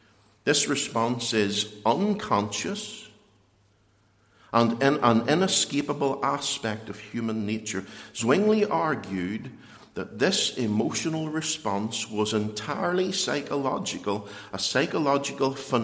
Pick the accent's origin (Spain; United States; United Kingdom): United Kingdom; Northern Ireland; Well, I'm not German. I'm Northern Irish. I'm Irish.